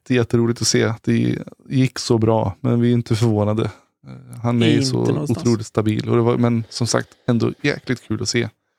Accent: Sweden; Hans forte är ju, trots allt, vi är ju från Sverige liksom.

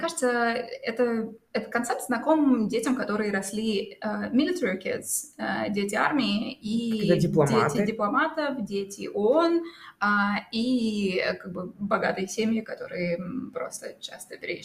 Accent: Russia; accent: Russian; мне нужно отвечать, что я русская, потому что у меня русский акцент, и в целом паспорт все еще русский, но я русской себя не ощущаю ни на секунду.

